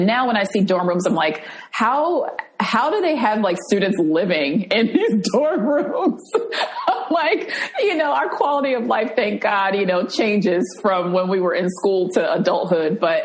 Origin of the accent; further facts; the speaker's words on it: New Jersey, United States; favorite childhood memory is probably visiting a waterfall that was not too far from the apartment where I grew up in New Jersey.